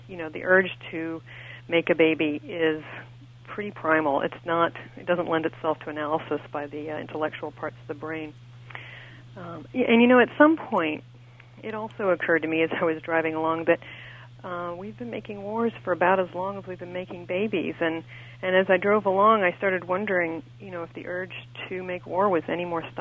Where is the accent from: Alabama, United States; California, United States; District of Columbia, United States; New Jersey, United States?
District of Columbia, United States; Washington; when I looked at the Pentagon in my hometown of Washington, D.C.